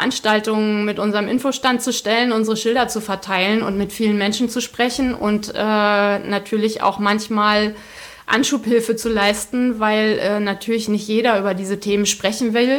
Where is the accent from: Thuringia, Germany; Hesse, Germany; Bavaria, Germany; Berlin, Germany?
Hesse, Germany; Ich darf das sagen, ich komme wirklich aus dem Dorf im Zonenrandgebiet, wo diese Eigenschaften ganz besonders nochmal potenziert vorkommen.